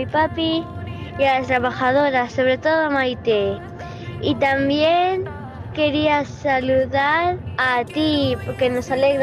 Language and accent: Spanish; Vinaròs, Valencian Community, Spain; de Vinaroz y quería cantarte una canción.